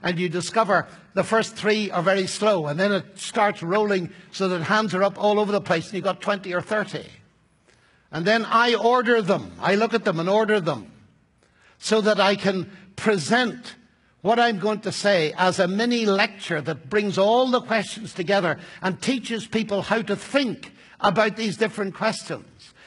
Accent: Ireland; Often, I get excited. I'm an Irishman, you see. So I have to watch my temperament.

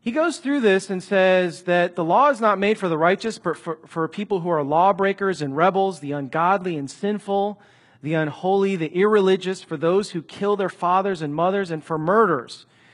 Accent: Chicago, Illinois, United States; I remember being pretty young growing up in Chicago, and sometimes my parents would take me to the nice, beautiful suburbs of Chicago.

